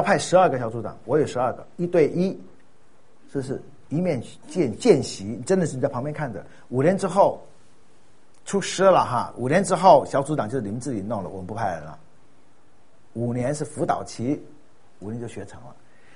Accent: Fujian, China; 所以我在我的家乡福建

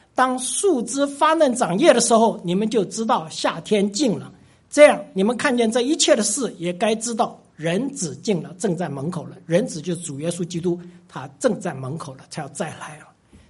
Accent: China; 我们中国人尤其都知道，还在中国发生的很多

